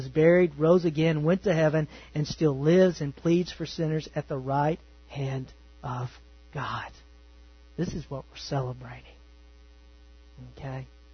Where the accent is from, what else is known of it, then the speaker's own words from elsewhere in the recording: Texas, United States; Didn't went over there. That's bad English. And I'm from East Texas.